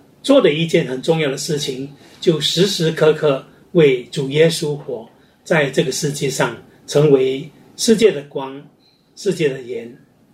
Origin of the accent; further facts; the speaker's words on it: Singapore; 在我们新加坡人民的社区的当中呢这个宗数却不多